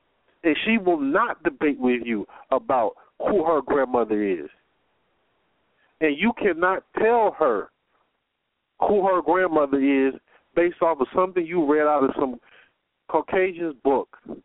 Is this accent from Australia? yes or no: no; Detroit, Michigan, United States; Listen, I'm from Detroit. Born and raised in Detroit most of my life.